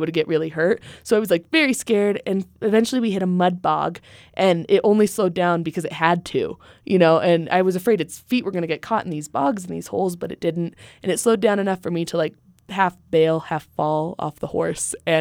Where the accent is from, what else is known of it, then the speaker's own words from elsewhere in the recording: Colorado, United States; I'm from Colorado, so I tried to be like really confident when we went to ride the horses